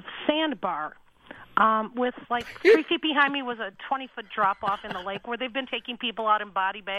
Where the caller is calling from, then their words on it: Spring Park, Minnesota, United States; I'm calling from Spring Park, Minnesota.